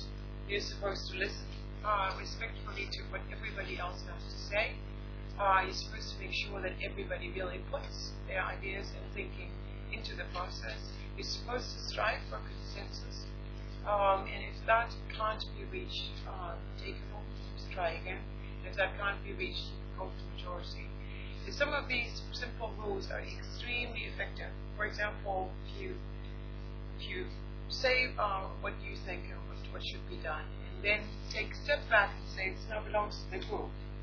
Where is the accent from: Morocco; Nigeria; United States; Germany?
Germany; English is a second language; now in United Kingdom; as you know, I come from Germany